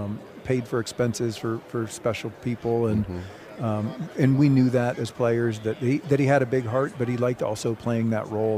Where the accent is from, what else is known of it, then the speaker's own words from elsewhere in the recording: Cleveland, Ohio, United States; I grew up in Cleveland, Ohio, which is where the Steinbrenner family was from